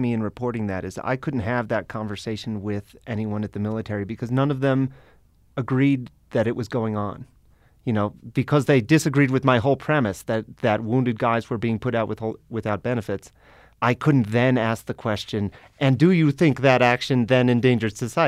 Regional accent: Colorado Springs, Colorado, United States; born there; I was born in Colorado Springs. My whole family's here. I just love it. It's my town.

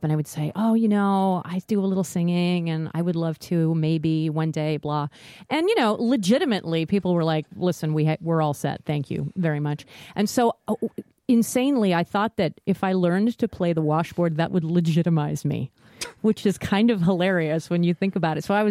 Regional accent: Neuilly, Île-de-France, France; I was born in France. My dad's French and my mom's from Toronto, but I was born in Neuilly, right next to Paris, and mostly grew up in France.

